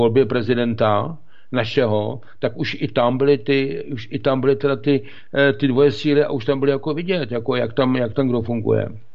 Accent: Russia; Czech is a second language; A my máme, jako Rusové, máme na to jiný pohled

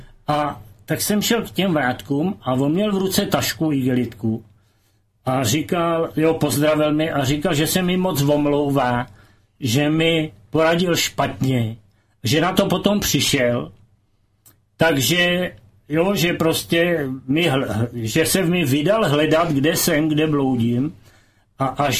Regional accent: Bohemia, Czechia; já jsem říkal, že jsem z Čech

